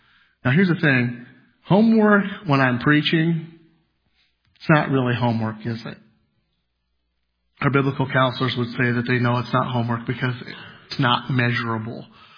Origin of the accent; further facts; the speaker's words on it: Iowa, United States; I said, "Well, I'm actually from Iowa, but I really meant it."